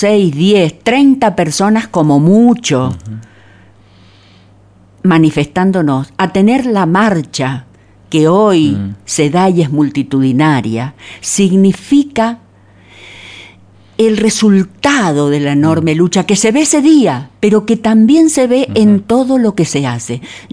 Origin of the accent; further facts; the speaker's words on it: Mendoza, Argentina; Porque yo, vos, somos mendocinos.